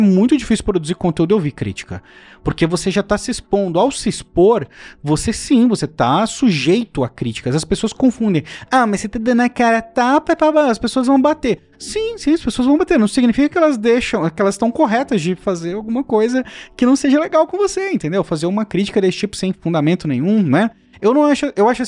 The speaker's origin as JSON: {"language": "Portuguese", "region": "São Paulo", "country": "Brazil", "tie": "born or raised there", "said": "apesar de ser criado em São Paulo, eu não sou paulista, eu sou carioca, né? Mas eu sou criado, né, desde que nasci em São Paulo."}